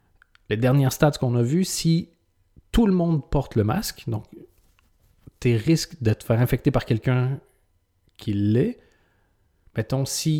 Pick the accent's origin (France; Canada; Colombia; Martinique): Canada; moved away; c'est quelque chose qui me fascine depuis que j'ai quitté le Canada, donc il y a au moins une quinzaine d'années.